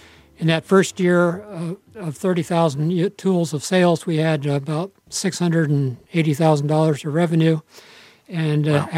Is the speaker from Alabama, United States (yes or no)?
no; Portland, Oregon, United States; I was born in Portland. I was raised in Portland.